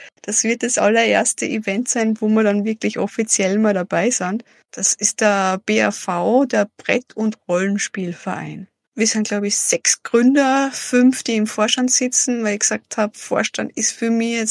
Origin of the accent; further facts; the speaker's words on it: Salzburg, Austria; now in Lamprechtshausen, Austria; Ich bin ja ursprünglich aus Salzburg